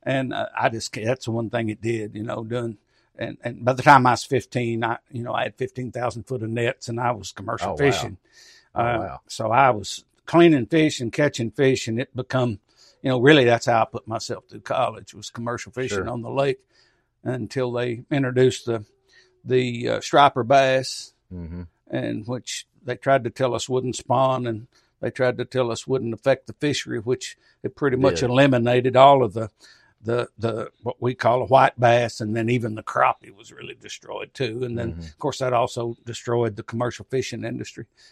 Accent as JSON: {"language": "English", "region": "Kentucky", "country": "United States", "tie": "born or raised there", "said": "I grew up on Lake Cumberland. Mm-hmm. And I was... what a wonderful place to grow up."}